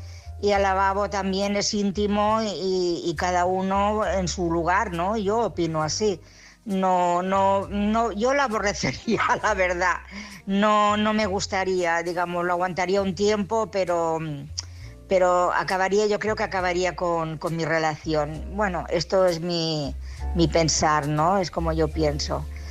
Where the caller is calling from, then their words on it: Barcelona, Catalonia, Spain; de Barcelona.